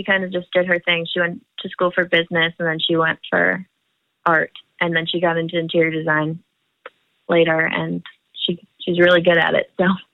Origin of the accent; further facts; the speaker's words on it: Detroit, Michigan, United States; I'm from Detroit, Michigan.